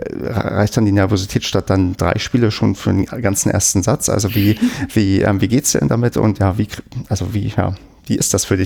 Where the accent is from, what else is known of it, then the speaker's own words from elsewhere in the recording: Brandenburg, Germany; Also ich komme ja aus Brandenburg, und da hat man halt Punktspiele gesagt.